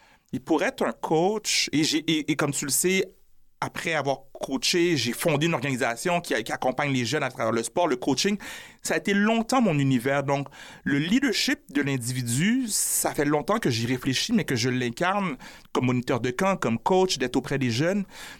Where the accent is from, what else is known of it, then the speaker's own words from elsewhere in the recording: Quebec, Canada; born there; comme quand on dit que je suis un Québécois, déjà, ça m'exclut comme Québécois alors que je suis né ici.